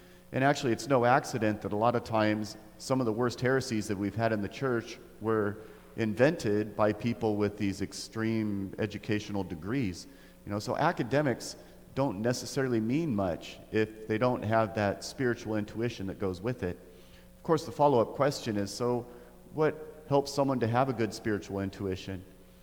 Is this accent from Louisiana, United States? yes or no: no; Oregon, United States; We're like, Brian, I'm from Oregon. I know what clouds look like.